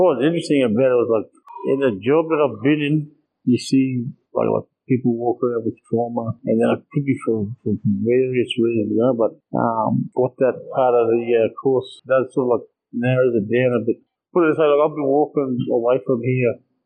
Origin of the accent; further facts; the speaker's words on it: Mossman, Queensland, Australia; I'm from Mossman.